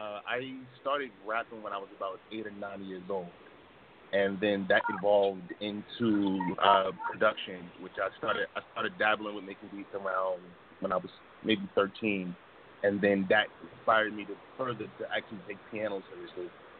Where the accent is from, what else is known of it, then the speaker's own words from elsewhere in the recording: New York City, New York, United States; I'm from the Bronx, New York. I got to do the real hip-hop thing.